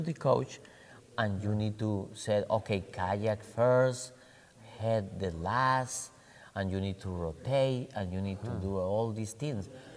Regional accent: Bogota, Bogotá, Colombia; English is a second language; I'm from Colombia. I'm from Bogota.

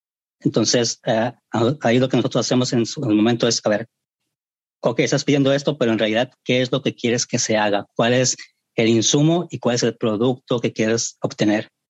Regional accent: Colima, Mexico; de Colima.

